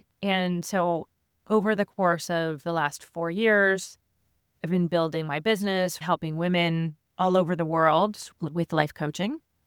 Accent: Canada; also born or lived in Lebanon; So I am Canadian. And for, the last 20 plus years, I was a humanitarian aid worker. So I was living around the world.

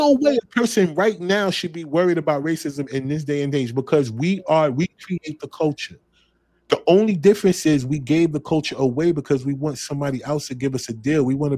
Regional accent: East Orange, New Jersey, United States; Right, because I grew up in these situations. I'm from East Orange, New Jersey.

